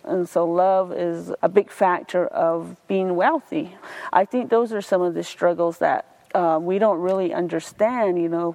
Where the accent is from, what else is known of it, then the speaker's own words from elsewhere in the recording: Round Rock, Arizona, United States; And I'm from Round Rock, Arizona, within the Navajo Reservation and Navajo Nation.